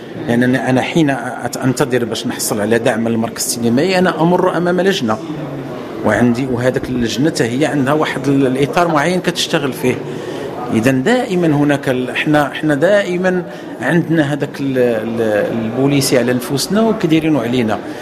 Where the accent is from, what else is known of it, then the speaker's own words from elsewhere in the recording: Morocco; عندنا في فاس، عندنا وليلي، عندنا في مكناس، عندنا في كل المغرب